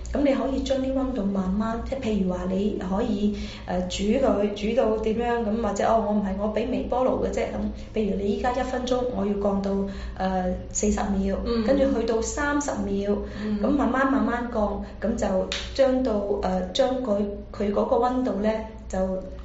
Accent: Guangdong, China; 咁我哋中國人啦，特別廣東人啦

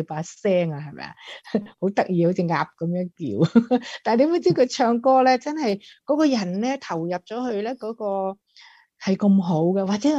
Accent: China; 我们中国人呢就是说即是加多一年的嘛。

